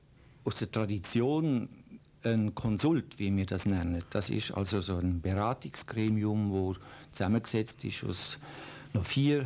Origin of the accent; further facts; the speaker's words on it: Basel, Basel-Stadt, Switzerland; also born or lived in Vorarlberg; ich bin ein Schweizer, ich bin eigentlich ein Basler. Aber von der Sprache her habe ich manchmal Schwierigkeiten, wenn also die Leute mich an einen Ort fixieren. Und das ist von dort her gekommen, weil ich so lange im Vorarlberg war